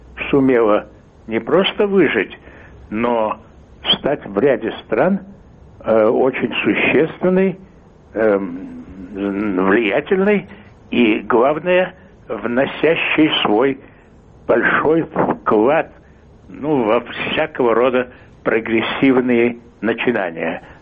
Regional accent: Armenia; мы празднуем, мы, армяне, празднуем сегодня 100 лет нашего выживания.

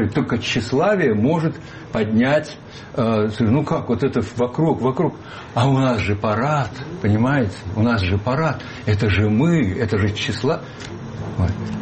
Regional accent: Almaty, Kazakhstan; Нет, я родился в Алма-Ате. Я алматинец.

